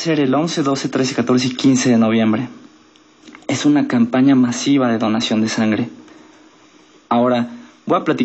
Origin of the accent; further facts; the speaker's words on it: Mexico City, Mexico; Soy del Distrito Federal, tengo familia aquí